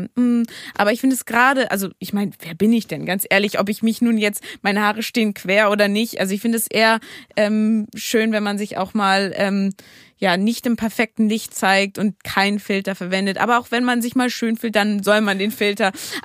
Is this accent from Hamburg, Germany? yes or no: yes; Hamburg, Germany; auch als Hamburgerin natürlich wichtig.